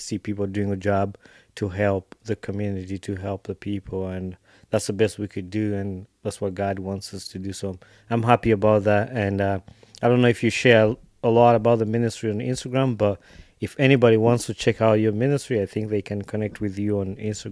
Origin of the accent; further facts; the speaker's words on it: Uganda; Since I'm from Uganda, I'm from Uganda.